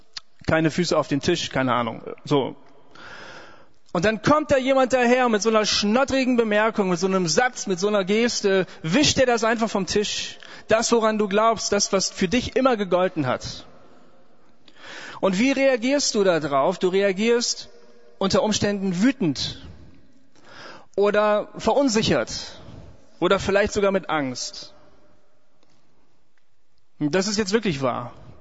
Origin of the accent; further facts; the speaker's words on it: Bremen, Germany; Ich bin in einem sozial eher schwachen Stadtteil aufgewachsen, in Bremen, meiner Heimatstadt.